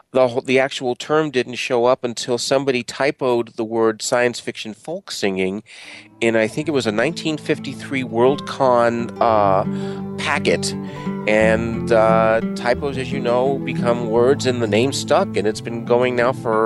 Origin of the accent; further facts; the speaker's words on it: New York, United States; now in Atlanta, United States; I'm originally from New York and have been tri-coastal now. Presently live in Atlanta